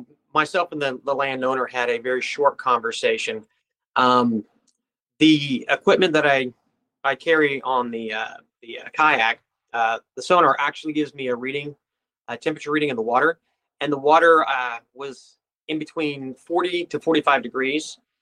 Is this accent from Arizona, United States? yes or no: no; Clinton, Missouri, United States; was actually abducted from my hometown of Clinton, Missouri.